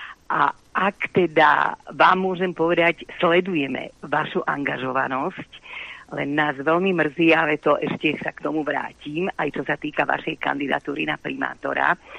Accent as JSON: {"language": "Slovak", "town": "Bratislava", "region": "Bratislava Region", "country": "Slovakia", "tie": "born or raised there", "said": "ja ako rodená Bratislavčanka"}